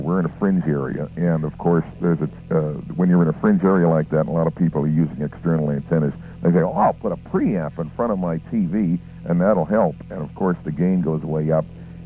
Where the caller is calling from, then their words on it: Van Alstyne, Texas, United States; We're calling from Van Alstine, Texas.